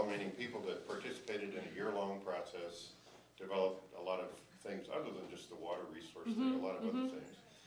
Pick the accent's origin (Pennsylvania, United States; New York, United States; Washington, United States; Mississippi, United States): Washington, United States; Spokane; I'm from Spokane, Washington, and we have an Indian Native American as our mayor.